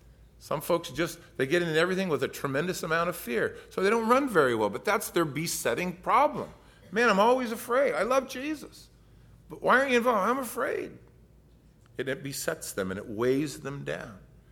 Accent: Detroit, Michigan, United States; also born or lived in Los Angeles; I grew up in Detroit for a while, and then we moved to L.A.

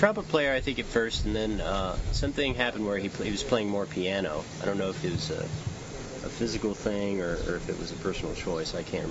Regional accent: Houston, Texas, United States; I'm from Houston.

